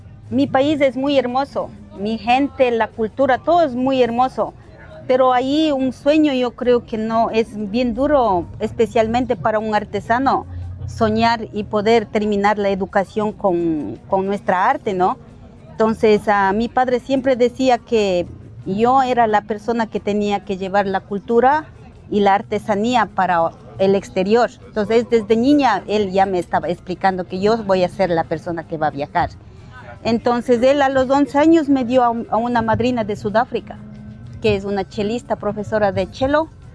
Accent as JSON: {"language": "Spanish", "town": "Peguche", "region": "Imbabura", "country": "Ecuador", "moved": "yes", "lives_now": "New Zealand", "said": "una chica quechua hablante. Vivo 30 años en Nueva Zelanda. Mis padres yo soy originalmente de Peguche, como dicen la Peguche tía. Vivo aquí 30 años"}